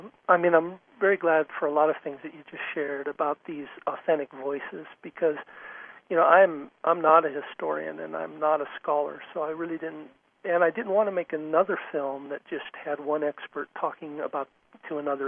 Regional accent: United States; I grew up in the United States, and I'm just pretty familiar with an Israeli or a Jewish narrative coming from a Christian background myself.

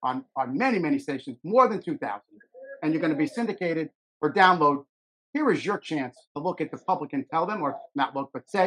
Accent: New Jersey, United States; You know, I'm from North Jersey.

